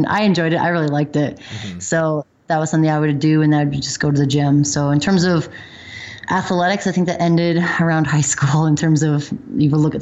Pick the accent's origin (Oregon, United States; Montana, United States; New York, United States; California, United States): Montana, United States; We grew up in Montana. So most of our friends and family from there